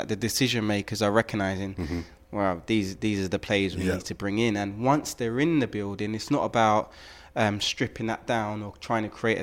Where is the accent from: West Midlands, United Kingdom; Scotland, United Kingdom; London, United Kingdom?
London, United Kingdom; I'm from South London.